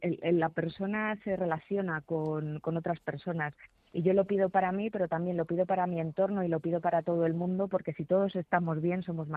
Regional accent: Community of Madrid, Spain; Pues yo estoy orgullosa como madrileña, como profesional sanitario

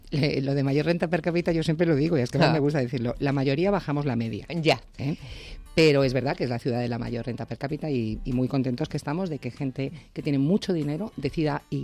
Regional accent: Madrid, Community of Madrid, Spain; born there; now in Pozuelo de Alarcón, Spain; Yo nací en Madrid.

